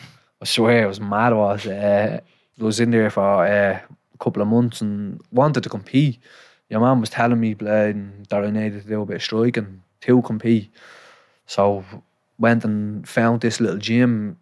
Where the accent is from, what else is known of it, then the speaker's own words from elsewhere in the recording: Dublin, Leinster, Ireland; I'm from Liberty House, small little flats in Railway Street.